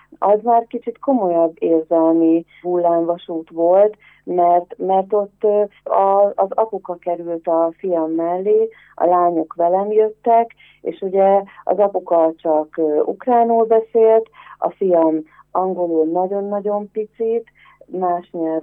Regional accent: Csepel, Budapest, Hungary; én csepeli vagyok

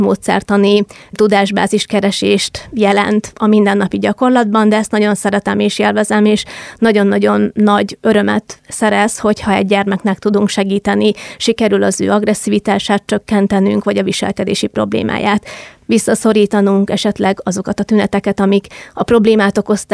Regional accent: Okány, Békés, Hungary; én egy Békés megyei kis településről származom, és nagyon sok olyan üzenetet kaptam, hogy az okányiak mennyire büszkék rám

